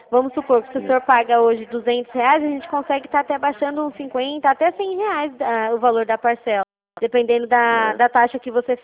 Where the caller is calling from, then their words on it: Santa Bárbara, São Paulo, Brazil; Eu sou aqui de Santa Bárbara.